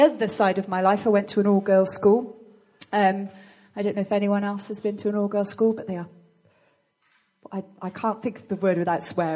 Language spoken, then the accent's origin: English; Bristol, South West England, United Kingdom; So, yeah, born and bred in Bristol. And lived there till I was 18 when I went to uni.